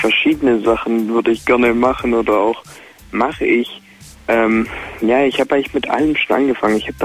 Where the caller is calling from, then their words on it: Baden-Württemberg, Germany; Bei Heidenheim.